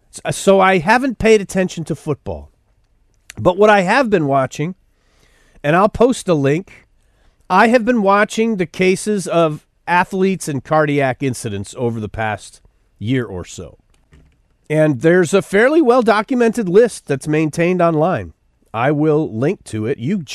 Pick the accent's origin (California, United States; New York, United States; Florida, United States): New York, United States; Buffalo; And I'm from Buffalo